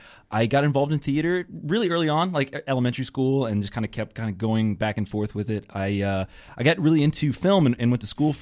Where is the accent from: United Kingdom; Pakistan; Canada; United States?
United States; Plant City, Florida; I grew up in Plant City. It's right outside of Tampa.